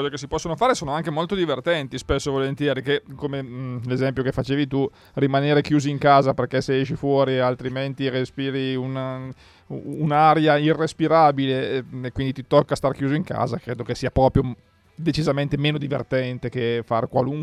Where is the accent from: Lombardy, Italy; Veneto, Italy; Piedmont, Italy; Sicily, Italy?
Piedmont, Italy; Nizza Monferrato; io provengo dalla zona della Valle Belbo, e c'erano delle discariche così per ogni paese, per ogni città. Io abitavo a Nizza